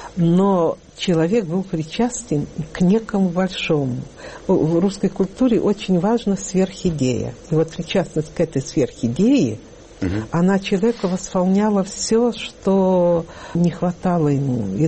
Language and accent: Russian; Russia; now in Germany; видя, что я русская